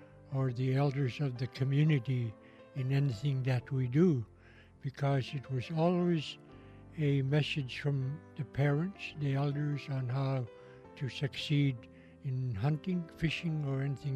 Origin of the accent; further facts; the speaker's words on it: Deering, Alaska, United States; I was born in Deering in 1927. I lived there until about 1942 when gold mining closed down.